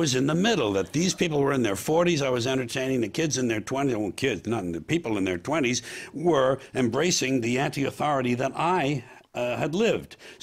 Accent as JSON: {"language": "English", "region": "New York", "country": "United States", "said": "I talked about being a Catholic, being a school kid, being a New Yorker, and the things that had affected me"}